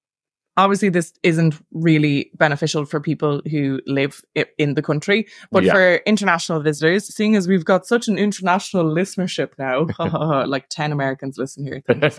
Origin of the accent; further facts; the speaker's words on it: Galway, Connacht, Ireland; well, I'm from Galway and you lived in Galway for a long period of time.